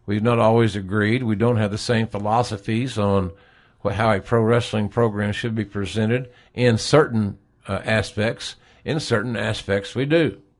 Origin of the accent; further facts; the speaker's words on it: Westville, Oklahoma, United States; In a town that graduated, a town of less than 1,000, Westville, my hometown. I'm a yellow jacket.